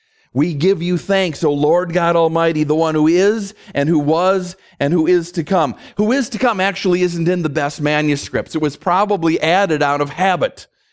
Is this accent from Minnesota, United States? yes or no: yes; Minnesota, United States; I grew up in Minnesota in the 1970s.